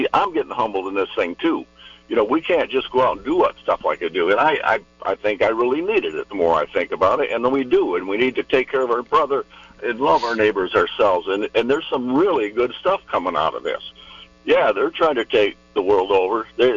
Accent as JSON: {"language": "English", "region": "Florida", "country": "United States", "said": "I'm a guy from Florida."}